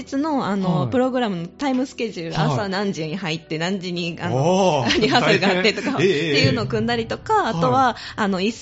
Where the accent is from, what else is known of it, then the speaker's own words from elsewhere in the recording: Sanda, Hyogo, Japan; 三田市です。